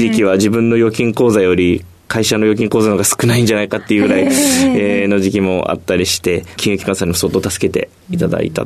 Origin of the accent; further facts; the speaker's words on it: Nagoya, Aichi, Japan; 愛知県名古屋市出身です。